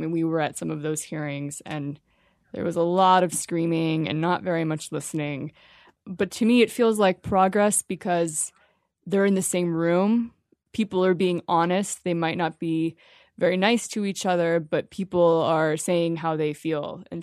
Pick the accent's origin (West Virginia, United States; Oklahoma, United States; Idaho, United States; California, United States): West Virginia, United States; So I'm from West Virginia, and there's a lot of Confederate flags around West Virginia. So I sort of grew up with that symbol around.